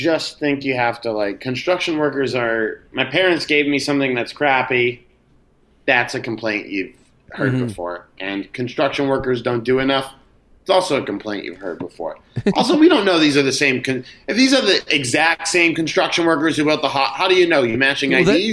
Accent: Boston, Massachusetts, United States; I'm from Boston, a city of Teamsters and, you know, lazy construction.

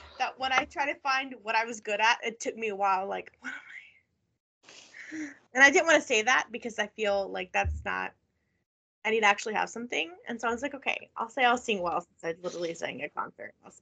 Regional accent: Fort Worth, Texas, United States; born there; I was born in Fort Worth.

